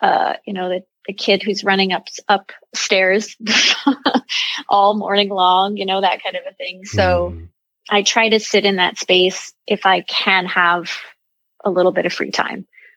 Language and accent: English; New York, United States; now in New York City, United States; I am. I'm from the Hudson Valley region of New York, but have lived in the city, you know, 20 years plus. And my family is, my family came here from Italy and situated in New York City.